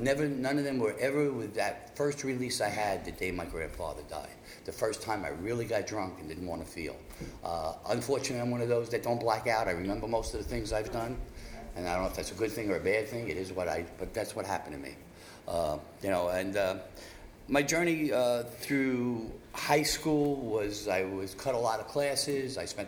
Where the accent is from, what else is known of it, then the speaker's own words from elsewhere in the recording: Brooklyn, New York, United States; I grew up in Crown Heights in Brooklyn, for those people who know New York.